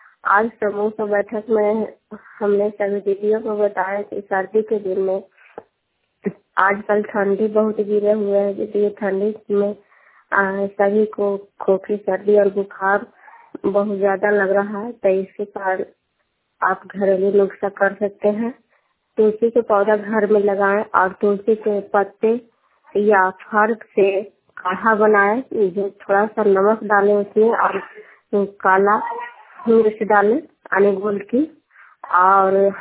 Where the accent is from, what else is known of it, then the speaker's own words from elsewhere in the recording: Kadirpur, Bihar, India; मैं कादिरपुर के रहने वाली हूँ। प्रखंड कांगड़ चराय पंचायत नारायणपुर है। नालंदा जिला के रहने वाली हूँ।